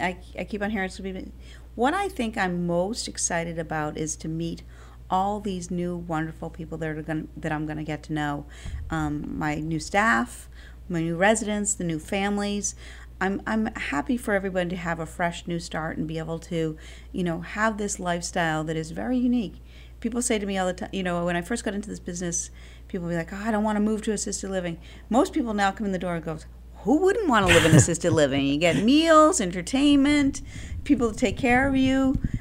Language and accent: English; Sandwich, Massachusetts, United States; I'm actually from Sandwich, Mass.